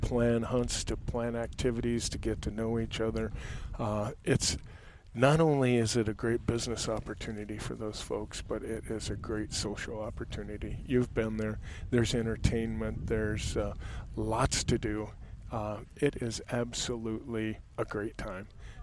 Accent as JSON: {"language": "English", "region": "Wyoming", "country": "United States", "said": "I come from Wyoming"}